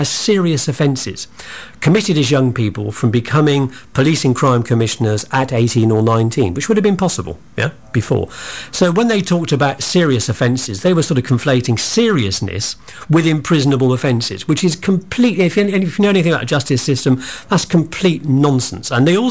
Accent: Bristol, South West England, United Kingdom; I was born in Bristol. I went to Fonthill Junior Mixed School in Southmead. I was born in Southmead Hospital. I lived on an estate, Henbury, council estate in Henbury, where I was sort of brought up. Went to Henbury Comprehensive School.

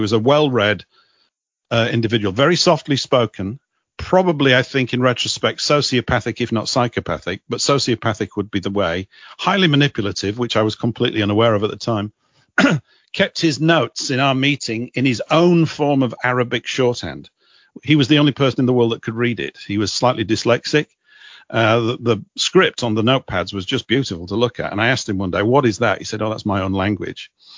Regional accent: Leeds, Yorkshire and the Humber, United Kingdom; moved away; also born or lived in London; I come from Leeds in Yorkshire, now residing in the south of England. And I moved to London in 1984

